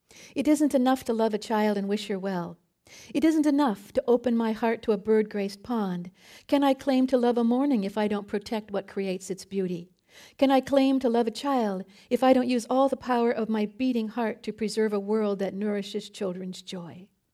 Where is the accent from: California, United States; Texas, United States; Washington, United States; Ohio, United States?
Ohio, United States; Cleveland; Well, I grew up in Cleveland, and my family would go to the Cuyahoga River and watch it burn.